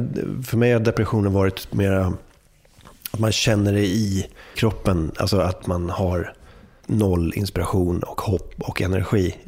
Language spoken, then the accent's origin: Swedish; Stockholm, Stockholm County, Sweden; Jag är en kille från Stockholm som pratar om olika saker.